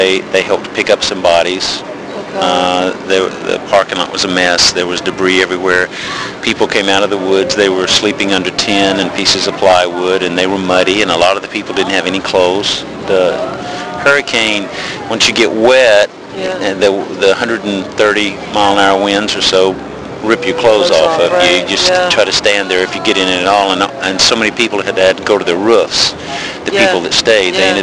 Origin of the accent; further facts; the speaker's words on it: Knoxville, Tennessee, United States; I'm from East Tennessee, Knoxville, and I was working on a construction project in Texas.